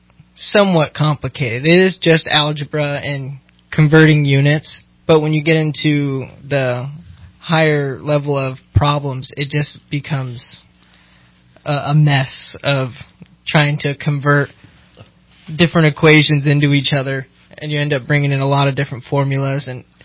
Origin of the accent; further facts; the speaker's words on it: Bella Vista, United States; So I grew up out in Bella Vista, kind of towards Diddy Wells. But every summer I would go out to Iowa, where my grandmother lives.